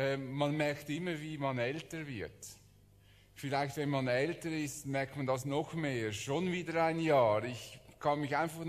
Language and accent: German; Switzerland; Unser Leben ist nicht sicher, auch wenn wir gut versichert sind als Schweizer.